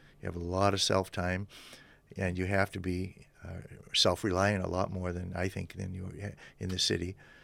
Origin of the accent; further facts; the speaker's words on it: Boston, Massachusetts, United States; I grew up in the Boston area, and lots of people, lots of activity. Then I come to a very tiny town